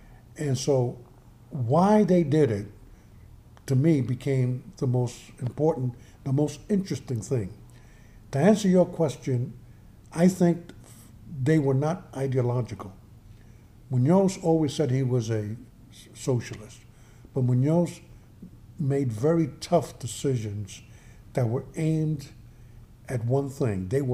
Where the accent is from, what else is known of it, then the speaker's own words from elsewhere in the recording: New York City, New York, United States; My parents were migrants from Cabo Rojo. I was born in New York. I grew up in the South Bronx, and before that in Spanish Harlem.